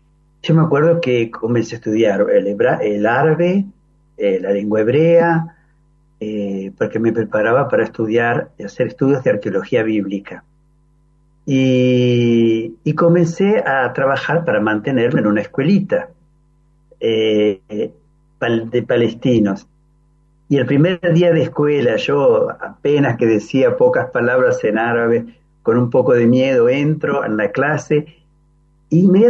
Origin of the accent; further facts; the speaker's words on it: Canelones, Uruguay; moved away; yo soy de Canelones, en una ciudad de 20.000 habitantes